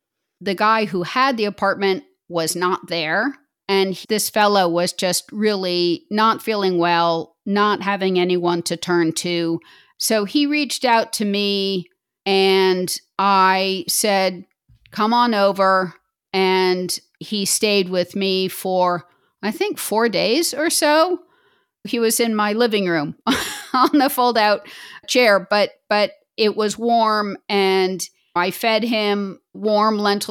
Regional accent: United States; moved away as an adult; now in Berlin, Germany; I myself was a stranger in a strange land. I'm American. And having moved to Berlin, I really felt the stress of living in a foreign country in another language, which I spoke.

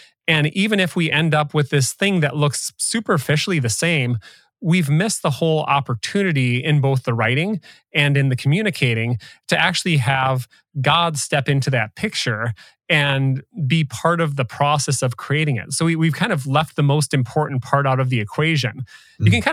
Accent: Rochester, Minnesota, United States; So I grew up in Rochester, Minnesota, which is famous for being the home of the Mayo Clinic.

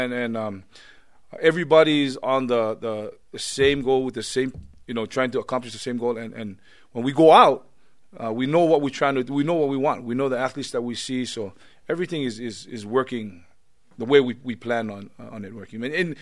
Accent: Laie, Hawaii, United States; You know, to go back to Laie, my hometown, a couple of Coach Kalani Sitake's hometown, and to be able to represent BYU. Was an awesome feeling going back home and, seeing our family and our friends.

